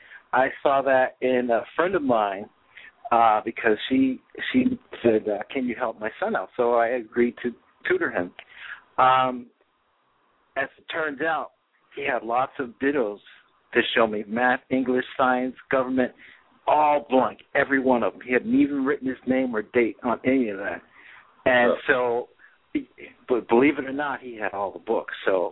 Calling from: Connecticut, United States; Hello, this is … I'm calling from Connecticut.

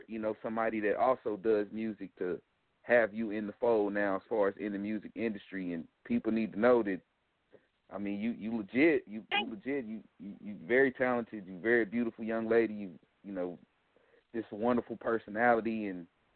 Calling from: St. Louis, Missouri, United States; I'm calling from St. Louis.

